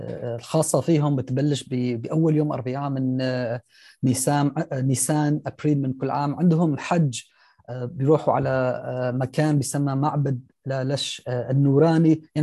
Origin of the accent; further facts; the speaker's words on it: Qamishli, Al-Hasakah Governorate, Syria; ممكن بحكم انا كوني من القامشلي شفت يعني بهذيك الايام، يعني كنت بشوف ناس